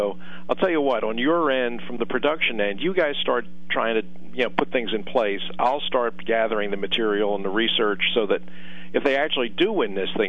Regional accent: Philadelphia, Pennsylvania, United States; born there; I mean, I was born in Philadelphia.

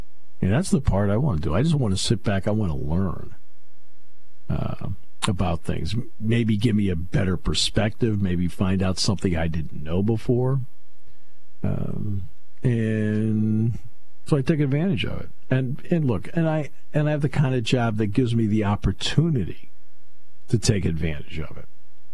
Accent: New England, United States; it helps that maybe that curiosity was fueled by growing up in New England, and the fact that you talk about history.

